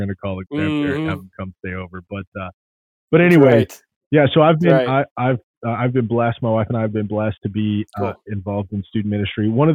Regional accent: Tampa, Florida, United States; I grew up in the Tampa area. So I am a native Floridian, and I'm a pastor's kid.

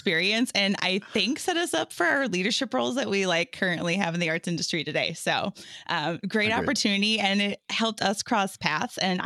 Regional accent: Muskegon, Michigan, United States; So listeners know I'm from West Michigan. David and I are actually from the same town. We both grew up in Muskegon.

